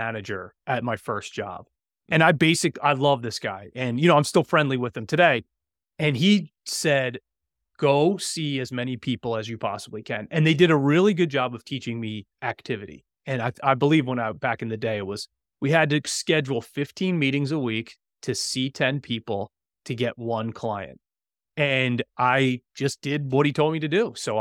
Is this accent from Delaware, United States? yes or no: yes; Delaware, United States; That's right. Very boring. I've never left. Grew up here. And most people, when they say hear I'm from Delaware, they always say, oh, I drove through there once.